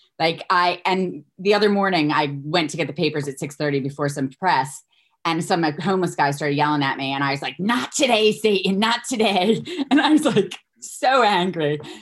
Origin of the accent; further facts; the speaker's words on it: Philadelphia, Pennsylvania, United States; And like, I'm from Philly. My bravado is very much a confident woman that can take anything on.